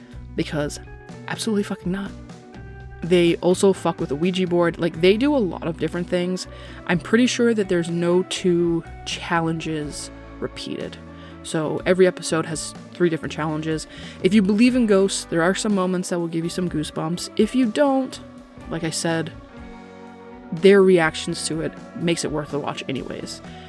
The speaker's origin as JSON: {"language": "English", "country": "United States", "said": "But to be honest, as an American, no matter what I say, I expect a group of French people to laugh at me, whether my accent is perfect or not."}